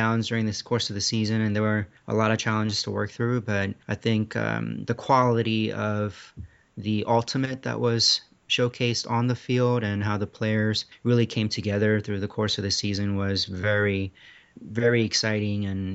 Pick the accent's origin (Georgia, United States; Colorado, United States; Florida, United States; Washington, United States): Georgia, United States; Atlanta; It wasn't until I went back to Atlanta, my hometown, for medical school